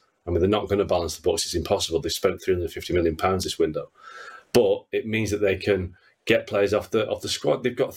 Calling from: Manchester, North West England, United Kingdom; I'm just outside of Manchester, England, Sebi. So, yeah, it's pretty dark, it's pretty cold, and it's pretty late.

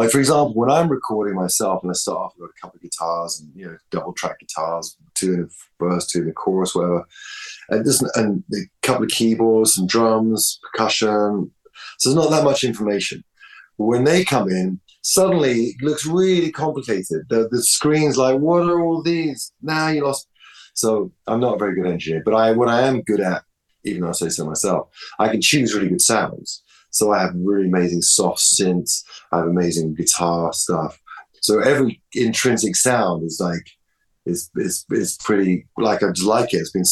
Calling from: California, United States; My studio in California, in the United States of America.

